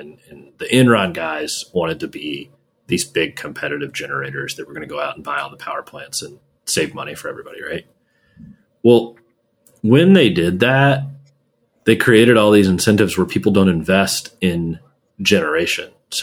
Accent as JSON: {"language": "English", "region": "Texas", "country": "United States", "said": "I can say this as a Texan, who frankly, I moved into electricity and energy because I thought it was my path to move back home to Texas."}